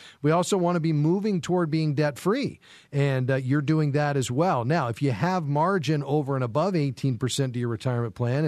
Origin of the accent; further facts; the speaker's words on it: Fort Lauderdale, Florida, United States; I'm from Fort Lauderdale, so I know your neck of the woods well